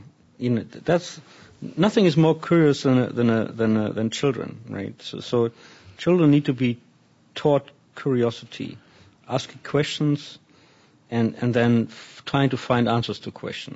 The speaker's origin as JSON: {"language": "English", "country": "Germany", "said": "I come from Germany, and probably it's true all over the world."}